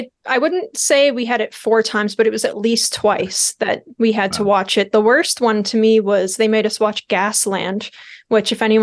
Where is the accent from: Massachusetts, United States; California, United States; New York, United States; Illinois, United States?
Illinois, United States; Illinois. So I grew up in North Chicago suburbs area.